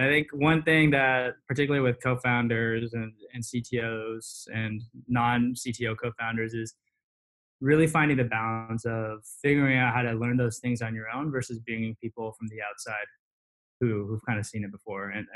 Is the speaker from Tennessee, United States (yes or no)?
no; Cupertino, California, United States; I grew up in Cupertino. So that is a tech area too.